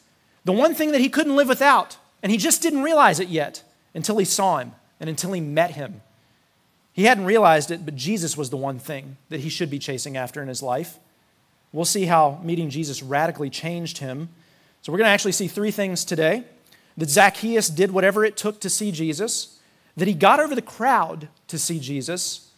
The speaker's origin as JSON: {"language": "English", "region": "North Carolina", "country": "United States", "said": "we're from North Carolina at the time is where I was from."}